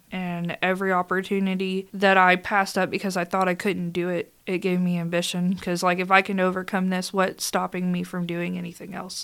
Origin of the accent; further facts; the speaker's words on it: Hot Springs, Arkansas, United States; So, I'm a Hot Springs native, and a lot of people, I feel like they undermine Hot Springs, but I like to look at the benefits of what we have.